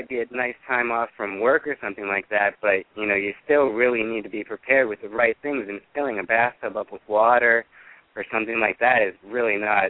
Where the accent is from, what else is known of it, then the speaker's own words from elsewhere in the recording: New Orleans, Louisiana, United States; I'm from New Orleans.